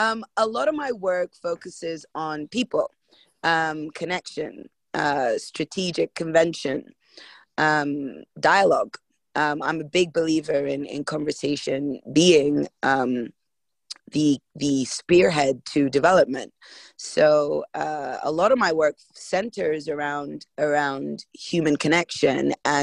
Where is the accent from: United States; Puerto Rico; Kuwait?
Kuwait; also born or lived in London, United Kingdom; So I was born in London, but we actually spent some of my formative years in Kuwait. Back and forth, we were between Kuwait, London, and then we settled in Kuwait